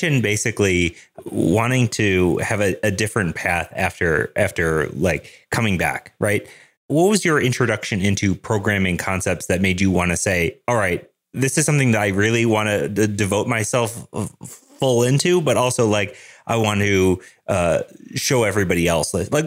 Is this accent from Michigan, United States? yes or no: yes; Michigan, United States; I just asked because I know I'm from Southeast Michigan and Quicken Loans.